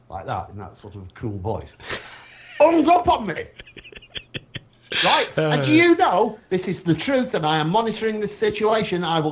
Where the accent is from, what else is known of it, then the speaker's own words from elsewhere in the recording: England, United Kingdom; That's all right. We're English.